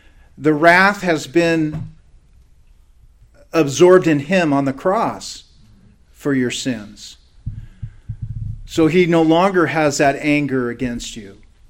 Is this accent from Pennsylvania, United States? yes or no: no; Everett, Washington, United States; there was in my hometown of Everett, Washington, it started to be this an Iraq war thing.